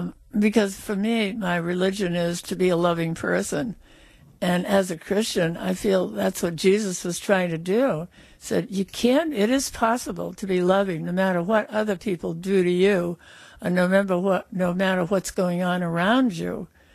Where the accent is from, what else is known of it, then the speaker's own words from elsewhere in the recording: Hooksett, New Hampshire, United States; also born or lived in Concord; I was born in Concord because that's where my mother had her babies, but I grew up on a farm in Hooksett, just downriver from here.